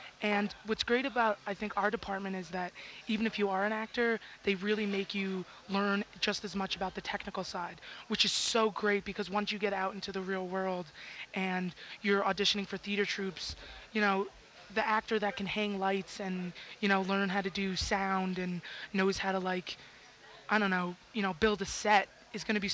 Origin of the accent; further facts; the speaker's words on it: New Jersey, United States; I'm from New Jersey.